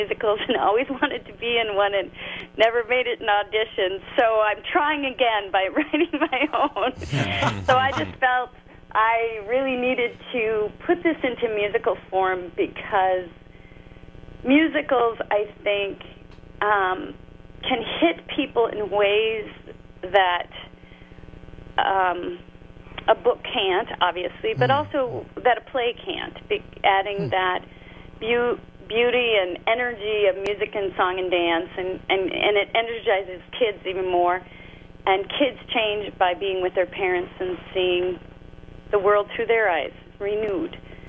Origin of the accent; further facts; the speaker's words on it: St. Cloud, Minnesota, United States; Okay. I grew up in St. Cloud, Minnesota, so I'm a Midwesterner to the heart